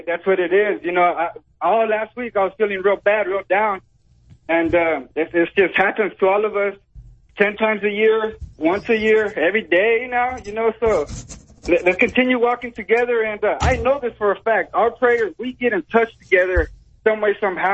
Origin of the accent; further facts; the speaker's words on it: California, United States; born there; You know, I was born in California.